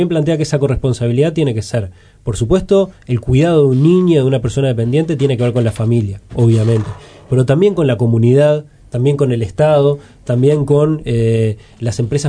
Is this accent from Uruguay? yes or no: yes; Uruguay; como sociedad uruguaya